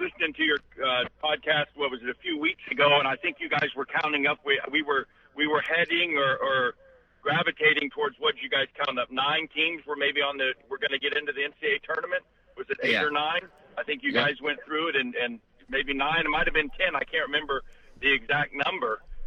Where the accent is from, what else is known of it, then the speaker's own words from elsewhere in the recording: Knoxville, Tennessee, United States; I've been a part of this, you know, growing up in Knoxville. I've been a part of this league, and I've followed the great Tennessee teams.